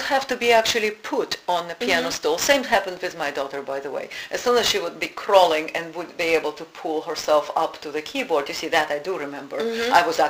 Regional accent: Russia; English is a second language; I grew up in Russia, mm-hmm. and I was... literally growing up under the piano, because at that time it was still Soviet Union

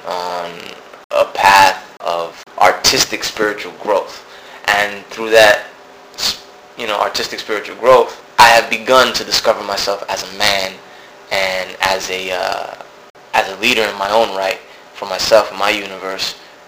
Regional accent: New York, United States; But I grew up in New York, and New York is already a melting pot of different cultures.

